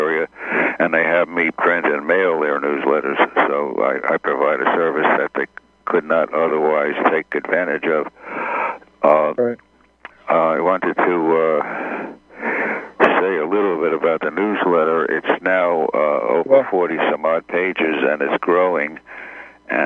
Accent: Brooklyn, New York, United States; Well, I grew up in the heart of Brooklyn, New York, which was invaded by the Puerto Rican contingent in the late 40s and 50s. So my parents moved to the far suburbs

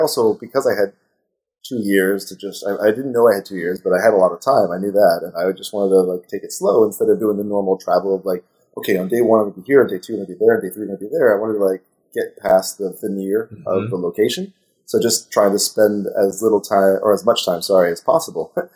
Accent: San Francisco, California, United States; And of course, I'm from San Francisco, so of course I'm going to be using my own hippie butt to talk about that kind of stuff.

